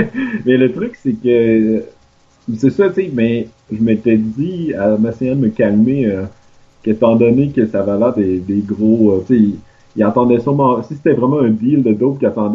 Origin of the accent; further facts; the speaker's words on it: Quebec, Canada; Puis le gars, en apprenant que je suis du Québec, il m'a fait une poutine.